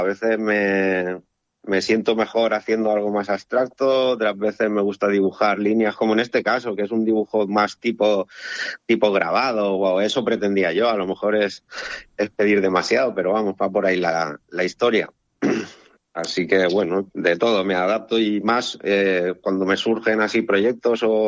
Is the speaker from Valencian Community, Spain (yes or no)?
yes; Benidorm, Valencian Community, Spain; No, yo soy de Benidorm.